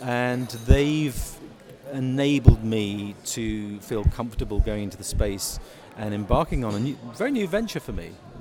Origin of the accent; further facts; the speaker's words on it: United Kingdom; what it did mean for me as a British writer is suddenly here was a very American subject.